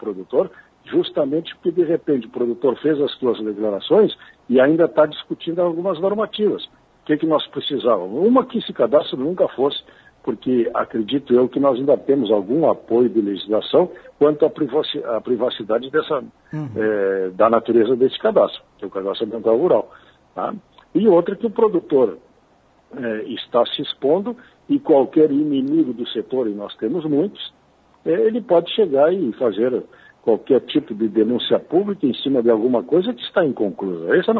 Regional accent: Rio Grande do Sul, Brazil; nós que somos aqui do Sul, e principalmente do único bioma que é característica da metade sul do Rio Grande

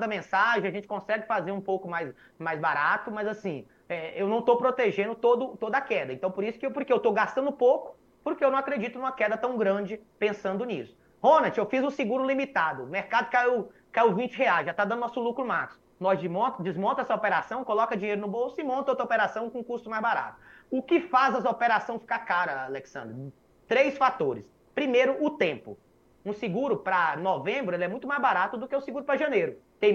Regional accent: Bahia, Brazil; Eu fui criado pelo meu avô na Bahia, acompanhei meu avô.

